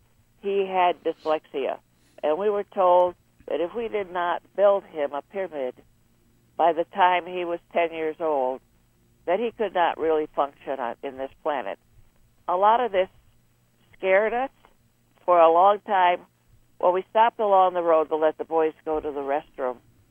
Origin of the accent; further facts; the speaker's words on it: Allegan, Michigan, United States; I was born near Allegan, Michigan. It's where I've lived all my life.